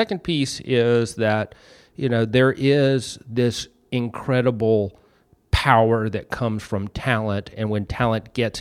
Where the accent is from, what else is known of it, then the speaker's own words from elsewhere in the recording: Chattanooga, Tennessee, United States; I grew up in Chattanooga, and the city that I grew up in was dying. And when I left, I really thought, you know, I'm out of here.